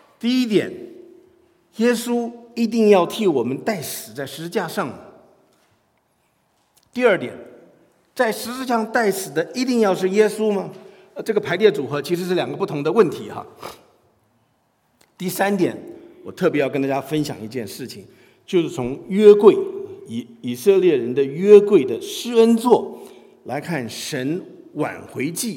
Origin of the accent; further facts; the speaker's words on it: China; 还是像我们中国人一样怕没面子啊？